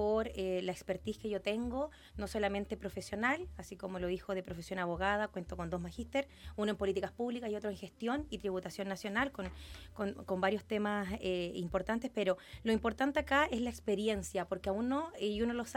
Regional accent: Quilpué, Valparaíso, Chile; born there; todos piensan que soy quinterana, no nací en Quintero, nací en Quilpué, yo vivo en Quilpué

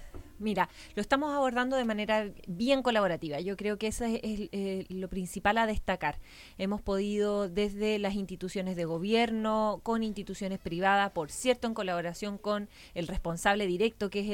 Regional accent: Chile; Y de ver cuán empáticos somos también los chilenos.

